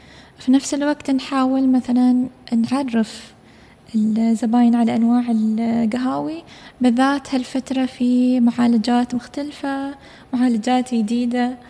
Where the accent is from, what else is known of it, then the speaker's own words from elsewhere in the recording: United Arab Emirates; وممكن حتى أنا أول إماراتية أخذ هالشهادة